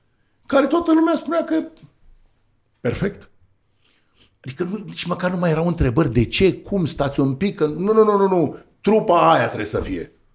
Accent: Romania; Zic, din România. Din România? Așa, cu blond, cu ochii albaștri? Zic, dar tu crezi că în România sunt numai maimuțe sau ce sunt acolo? Merg maimuțele pe stradă sau ce? Zic, sunt român, da.

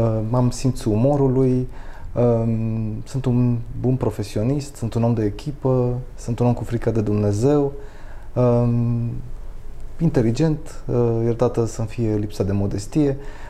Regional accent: Bucharest, Romania; Eu sunt un bucureștean, prima generație de bucureșteni. În timpul Revoluției aveam 17 ani și m-am dus în 21 decembrie, fiind locuind în cartierul Operetei, foarte aproape de universitate

